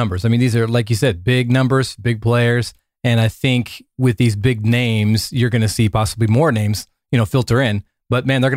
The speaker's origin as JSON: {"language": "English", "region": "Oregon", "country": "United States", "tie": "born or raised there", "said": "obviously I'm born and raised in Oregon, so I know Phil Knight and know of Phil Knight very well."}